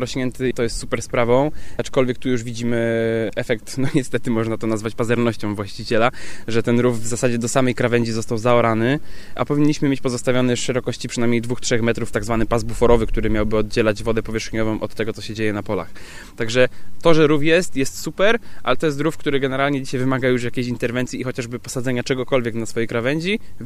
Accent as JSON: {"language": "Polish", "town": "Snowidowo", "region": "Greater Poland Voivodeship", "country": "Poland", "tie": "born or raised there", "said": "Proszę sobie wyobrazić, że ja w Snowidowie, w miejscowości, w której mieszkam od urodzenia, kuropatwę ostatni raz widziałem 16 lat temu."}